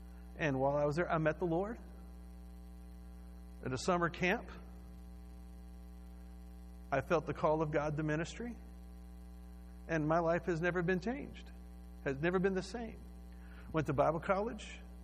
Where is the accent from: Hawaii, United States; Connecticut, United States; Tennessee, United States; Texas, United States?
Texas, United States; Houston; And so for safety, I was sent from Houston to Iowa to live with grandma for a summer.